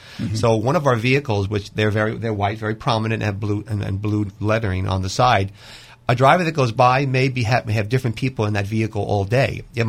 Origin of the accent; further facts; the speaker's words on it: New Jersey, United States; I'm from North Jersey, and he's from North Philly. We still manage to coexist.